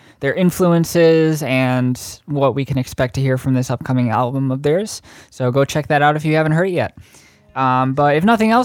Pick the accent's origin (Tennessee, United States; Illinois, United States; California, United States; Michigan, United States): Illinois, United States; Chicago; because I'm originally from Chicago.